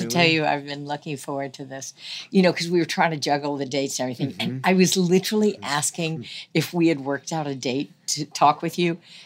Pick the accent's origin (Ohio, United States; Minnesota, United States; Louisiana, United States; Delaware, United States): Louisiana, United States; New Orleans; now in New York, United States; I'd born and raised in New Orleans.